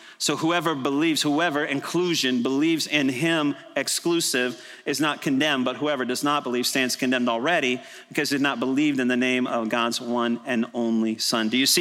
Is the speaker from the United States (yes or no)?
yes; Texas, United States; So it's more than I grew up in Texas, more than I live in the Bible Belt, more than I grew up in church even